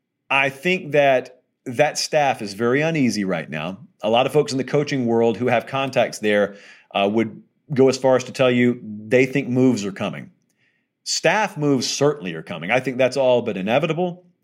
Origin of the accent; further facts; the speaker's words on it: the South, United States; I'm from the South.